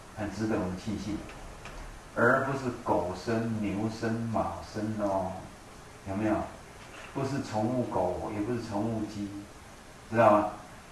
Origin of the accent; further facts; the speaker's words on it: China; 那我们中国人有一个意思叫什么？忧患意识